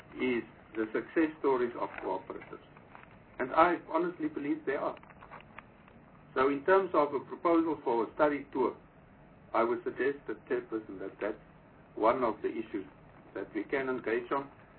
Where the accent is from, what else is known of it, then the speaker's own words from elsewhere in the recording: Northern Cape, South Africa; Now, I'm from the Northern Cape.